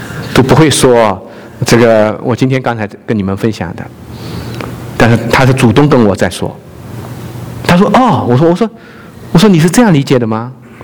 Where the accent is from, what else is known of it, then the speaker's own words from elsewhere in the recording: China; 我看到我们中国人其实历史当中实际上很苦，很苦难的，很危险